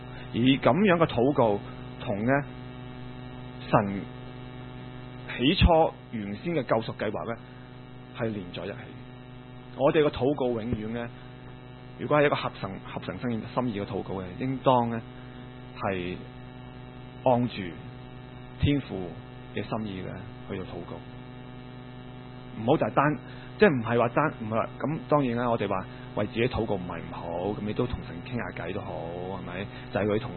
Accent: Hong Kong; 我係香港人嚟嘅

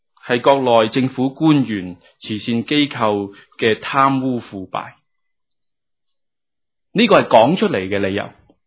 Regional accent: Hong Kong; 我们香港人够穷落

